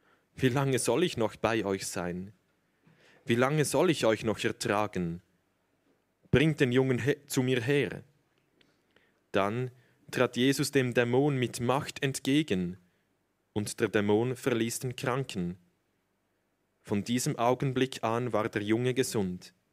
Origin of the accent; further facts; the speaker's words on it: Niederglatt, Zurich, Switzerland; now in Basel, Switzerland; Ich bin im Zürcher Unterland aufgewachsen, in Niederglatt, das ist in der Nähe des Flughafens. Kennen möglicherweise manche von euch. Aktuell wohne ich in Basel, studiere da an derselben Hochschule, an der auch Jonathan Fries studiert hat.